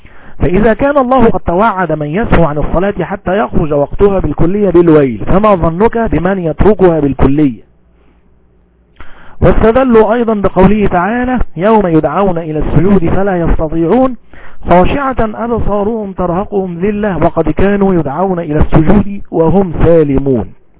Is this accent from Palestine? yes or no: no; Egypt; مثال مشهور عندنا في مصر